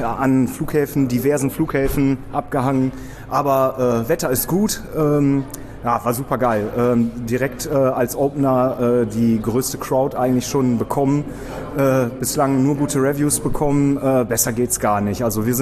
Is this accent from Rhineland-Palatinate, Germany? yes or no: no; Gelsenkirchen, North Rhine-Westphalia, Germany; Aus Gelsenkirchen.